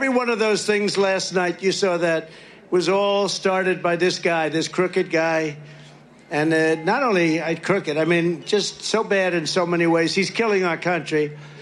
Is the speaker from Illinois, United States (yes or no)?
no; New York, United States; I come from New York. I knew Schumer.